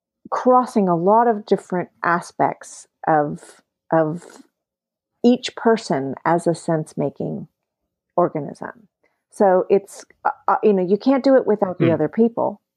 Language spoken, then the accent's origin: English; California, United States; I'm an American, but I am also I'm also a Swedish citizen. I am I'm 50 years old, so I'm part of a particular generation, and that's a whole context. I am my language. I am my education, my set of demographics and my privileges. Right, I am that crazy kid that grew up in the Esalen